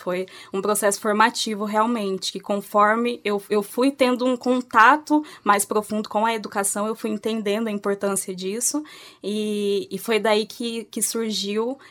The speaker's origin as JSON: {"language": "Portuguese", "town": "Londrina", "region": "Paraná", "country": "Brazil", "tie": "born or raised there", "said": "sou de Londrina, isso mesmo, sou aqui de Londrina, nasci aqui, vivi a vida toda aqui e sempre foi um sonho vir para a UEL, né, eu sempre morei aqui perto"}